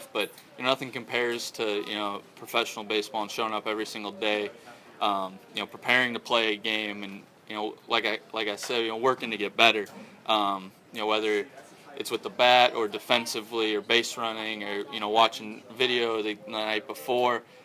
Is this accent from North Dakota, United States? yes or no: no; Chicago, Illinois, United States; I've never been to New York before. I'm originally from Chicago